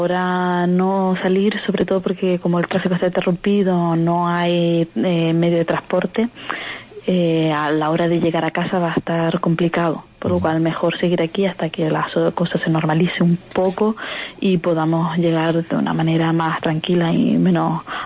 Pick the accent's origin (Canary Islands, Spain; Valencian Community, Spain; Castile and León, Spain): Canary Islands, Spain; Soy de Tenerife.